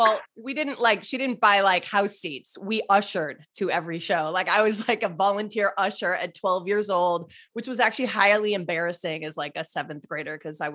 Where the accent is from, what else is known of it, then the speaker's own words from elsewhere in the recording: Glenview, Illinois, United States; So I am from the northern suburbs of Chicago, sort of where all the John Hughes movies were made, actually, Glenview, Northbrook.